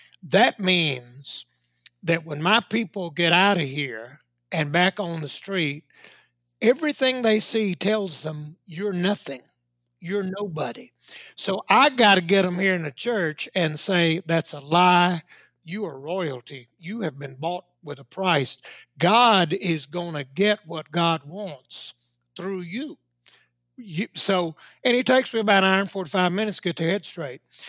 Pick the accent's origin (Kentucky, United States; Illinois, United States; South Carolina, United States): South Carolina, United States; growing up in South Carolina, it was the Black church